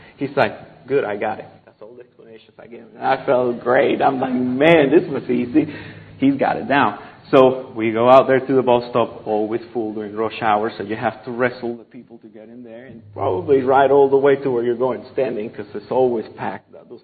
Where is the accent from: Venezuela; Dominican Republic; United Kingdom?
Venezuela; So growing up in Venezuela, I was in the fifth grade.